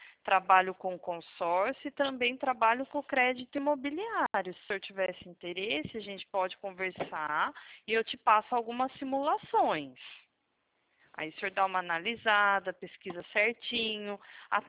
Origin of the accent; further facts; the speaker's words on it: São Paulo, Brazil; Eu sou de São Paulo